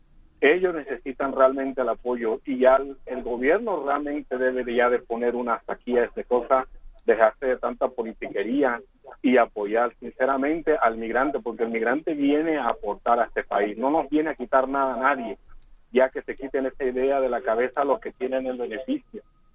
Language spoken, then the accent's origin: Spanish; Puerto Rico; A mí la verdad me da tristeza como puertorriqueño